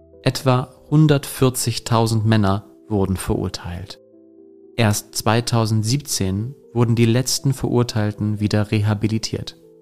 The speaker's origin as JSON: {"language": "German", "town": "Hanover", "region": "Lower Saxony", "country": "Germany", "said": "Klar, das müssen wir als Hannoveraner ja auch sagen."}